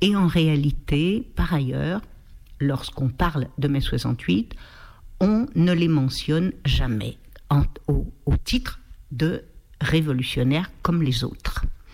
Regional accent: Lyon, Auvergne-Rhône-Alpes, France; Bon, alors je suis née à Lyon, il y a longtemps de ça, et j'ai été élevée à Lyon dans une famille lyonnaise, en tout cas ma famille maternelle est entièrement lyonnaise depuis très très longtemps, Francheville plus précisément, et j'ai habité tant enfant à la Croix-Rousse

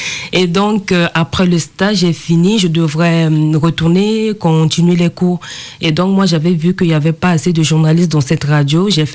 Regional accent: Central African Republic; first language Sango; French is a second language; Je viens de la Centrafrique, un pays qui se situe au centre de l'Afrique.

